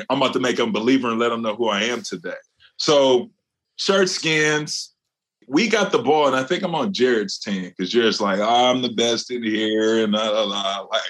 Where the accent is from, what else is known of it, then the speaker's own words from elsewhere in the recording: California, United States; I mean, guys I grew up with since I'm from California.